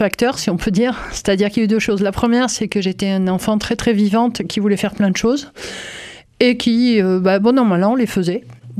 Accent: Toulouse, Occitanie, France; père plutôt corse, du côté de ma mère plutôt marseillaise. Et en fait, j'ai grandi à Toulouse.

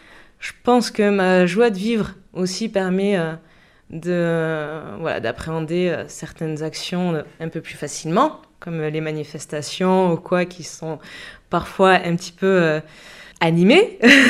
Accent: Quimper, Brittany, France; born there; je suis née à Quimper, donc je suis arrivée à Bayonne par rapprochement familial avec ma famille maternelle.

